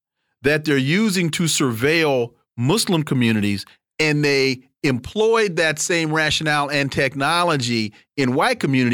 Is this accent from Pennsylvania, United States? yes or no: no; Sacramento, California, United States; I'm from Sacramento, and I went to law school at UC Davis.